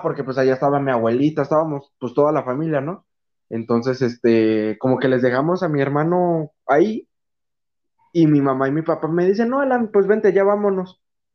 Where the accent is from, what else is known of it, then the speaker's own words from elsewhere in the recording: Mexico City, Mexico; O sea, yo como chilango, güey, la neta, yo estoy acostumbrado al frío.